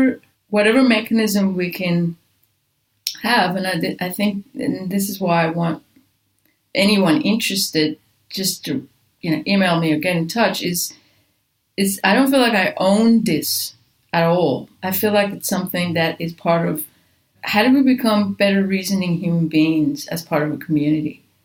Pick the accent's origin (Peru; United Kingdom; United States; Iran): Iran; I was raised in Iran. I was a few years there.